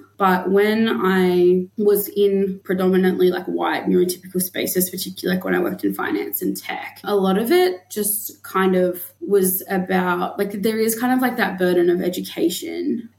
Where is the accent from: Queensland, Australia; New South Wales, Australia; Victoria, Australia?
Queensland, Australia; Yungaburra; now in Broome, Australia; So my mob, the Dulgubara Yirrindji mob, are in the Atherton Tablelands, specifically my family's in Yungaburra, which is about an hour away from Cairns in far north Queensland.